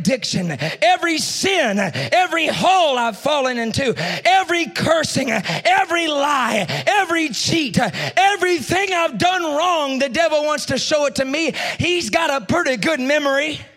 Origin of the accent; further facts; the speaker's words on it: Texas, United States; And I got to Texas. And I was preaching just outside of my hometown.